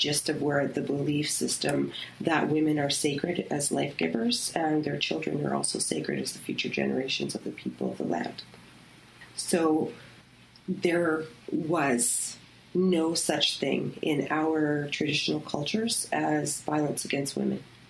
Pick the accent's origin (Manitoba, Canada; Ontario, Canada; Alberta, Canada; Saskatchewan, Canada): Saskatchewan, Canada; I'm from Pekasi's First Nations in Saskatchewan, and I'm Cree and Ojibwe.